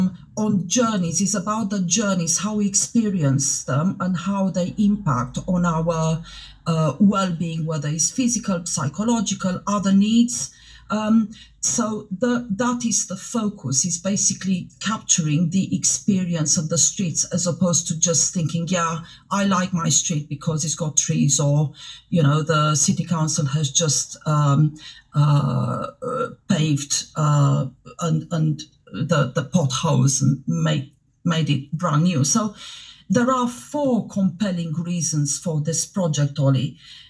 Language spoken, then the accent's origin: English; Transylvania, Romania; now in Southampton, United Kingdom; Whenever I go back to Romania, to my hometown in Transylvania, I notice that most of the streets have lots of benches.